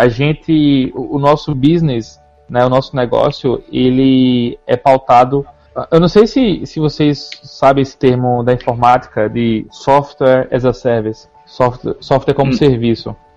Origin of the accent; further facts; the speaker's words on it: Caruaru, Pernambuco, Brazil; now in Recife, Brazil; sou de Caruaru, interior de Pernambuco. Tô morando em Recife desde o final de 2009.